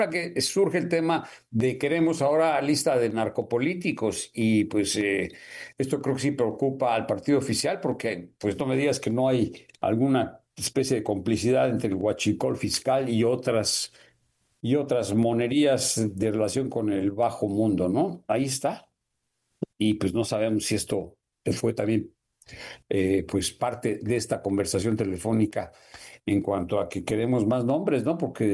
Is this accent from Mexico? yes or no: yes; Mexico; nuestra, pues, en el sentido como mexicanos, con Estados Unidos